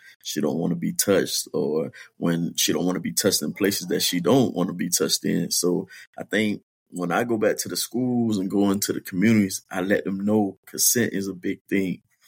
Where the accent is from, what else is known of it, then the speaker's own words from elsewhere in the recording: Miami, Florida, United States; now in Indianapolis, United States; So pretty much I'm from Miami, Florida. I just came up to Indy since December.